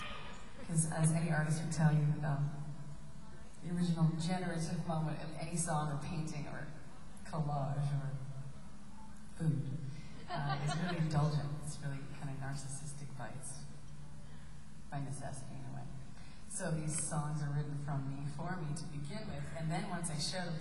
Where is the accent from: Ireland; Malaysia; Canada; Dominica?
Canada; now in United States; that's how we do it in Canada. Just joking, I'm working on it. I'm an American now